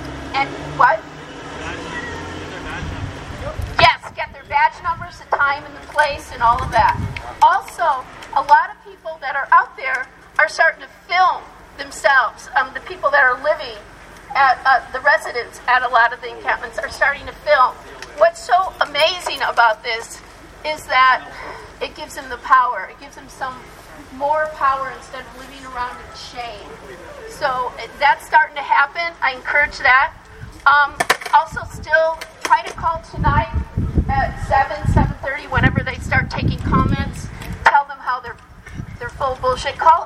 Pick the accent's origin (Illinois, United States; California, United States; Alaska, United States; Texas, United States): Illinois, United States; Chicago; also born or lived in Newark, New Jersey; Well, I was born in Newark, New Jersey, but I only lived there 2.5 years. And I was in Chicago. I lived there 15, I grew up there.